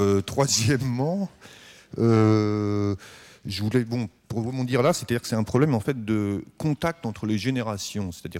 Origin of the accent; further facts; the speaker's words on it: Paris, Île-de-France, France; moi j'habite un tout petit peu plus vers l'est, donc mais je suis parisien, donc je parle de ce que je connais